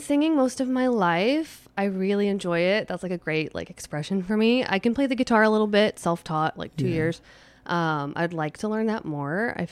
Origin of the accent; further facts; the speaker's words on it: Idaho, United States; moved away as an adult; now in Portland, United States; I lived in a few places, but I'm originally from Idaho.